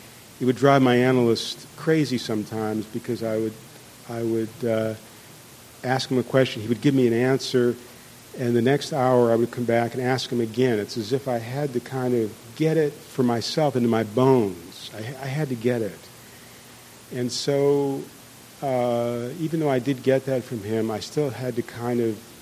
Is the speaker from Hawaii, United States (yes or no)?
no; Ohio, United States; And I'm from Ohio, actually, an industrial town, a steel town, and I came out to California.